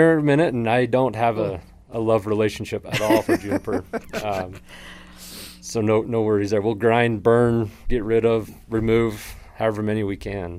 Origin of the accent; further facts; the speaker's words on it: Cedar City, Utah, United States; I'm actually from Cedar City, born and raised here. Graduated Canyonview High School in 2006.